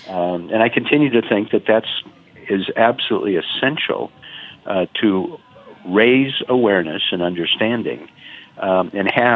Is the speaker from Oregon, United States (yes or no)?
yes; Oregon, United States; Oregon, my home state, is a huge agricultural state